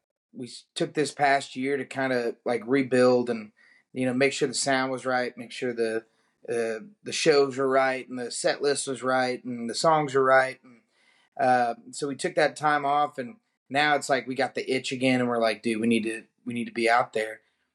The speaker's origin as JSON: {"language": "English", "town": "Alvarado", "region": "Texas", "country": "United States", "said": "You know, he's a Johnson County boy, just like me. So he's from Godley and I'm from Alvarado."}